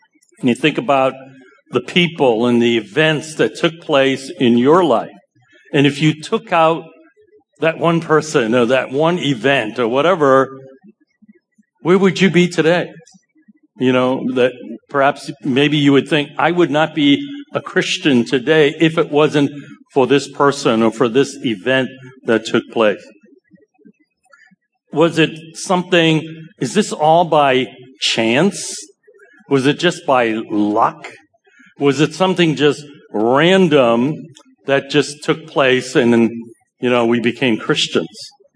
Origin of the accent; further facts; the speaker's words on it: Cambridge, Massachusetts, United States; I grew up in Cambridge, and then this was before it became a very expensive place to live, all right? And my parents were very hardworking immigrants from Toisan province in China.